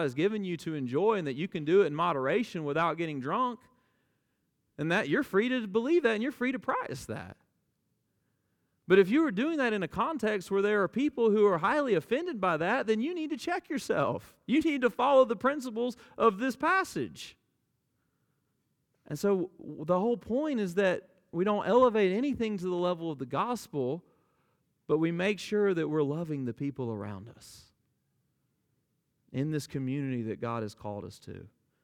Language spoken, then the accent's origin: English; Deep South, United States; I grew up in the Deep South Bible Belt, close enough to prohibition